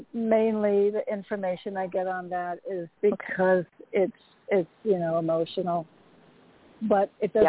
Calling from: Connecticut, United States; in Connecticut.

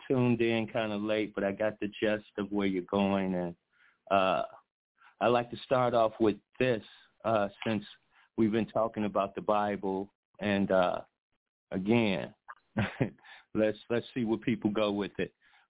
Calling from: Chicago, Illinois, United States; Sister V, this is … from Chicago, Illinois.

